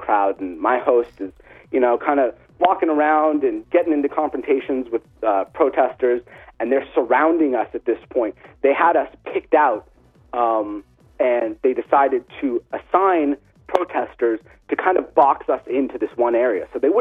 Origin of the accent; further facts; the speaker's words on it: Los Angeles, California, United States; I grew up in Los Angeles